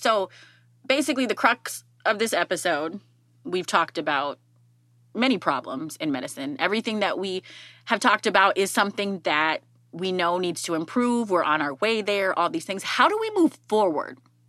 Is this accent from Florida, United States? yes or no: no; Minnesota, United States; But every time I tell someone that I'm from Minnesota, there are two things that follow.